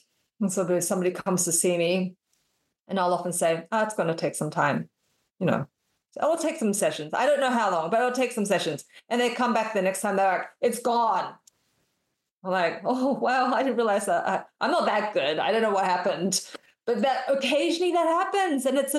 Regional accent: Western Australia, Australia; because I'm from Western Australia.

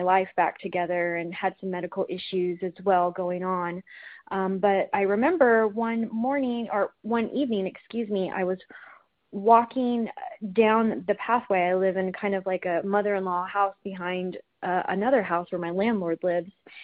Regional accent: Austin, Texas, United States; I'm from Austin, Texas.

